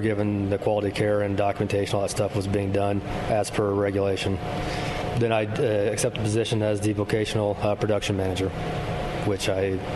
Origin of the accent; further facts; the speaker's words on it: Pleasantville, United States; now in Knoxville, United States; Grew up in Pleasantville.